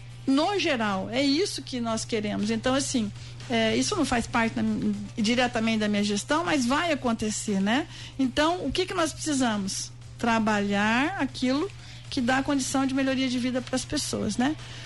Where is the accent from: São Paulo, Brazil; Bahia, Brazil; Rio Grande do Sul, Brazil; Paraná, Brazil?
Paraná, Brazil; Bandeirantes; also born or lived in Itambaracá; Porque eu sou de Bandeirantes e Itambaracá. Eu falo que eu tenho um coraçãozinho em cada cidade